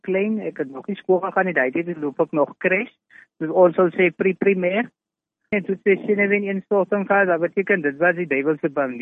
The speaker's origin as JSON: {"language": "Afrikaans", "town": "Oudtshoorn", "region": "Western Cape", "country": "South Africa", "tie": "born or raised there", "said": "ek het ook maar in Oudtshoorn groot geword. Dit is nou 'n dorp."}